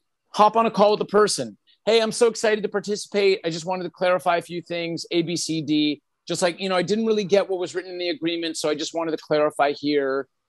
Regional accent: Canada; I'm Canadian

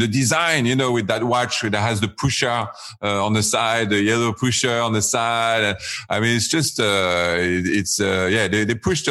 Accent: France; English is a second language; We all know Leap, growing up in France.

